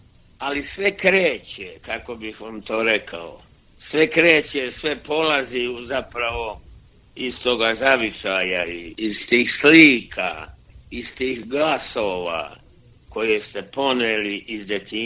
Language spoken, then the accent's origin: Serbian; Banjani, Montenegro; Kod nas u Banjanima tamo kuće su rastrkane, udaljene, tako da gotovo da niko nema komšiju suseda.